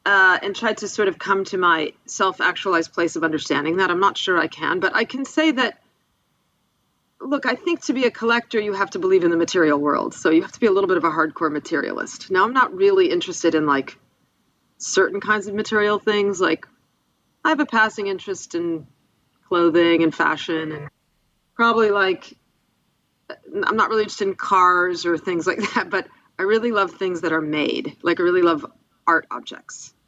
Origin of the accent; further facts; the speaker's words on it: Buffalo, New York, United States; I grew up in my hometown, Buffalo, New York, has a superb art museum called the Albright Knox